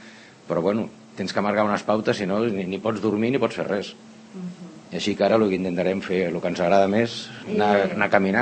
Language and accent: Catalan; Sant Cugat del Vallès, Catalonia, Spain; Jo vaig néixer a Sant Cugat. Jo vaig néixer al carrer Sant Jordi número 11. No vam anar a néixer a Terrassa, jo vaig néixer a casa.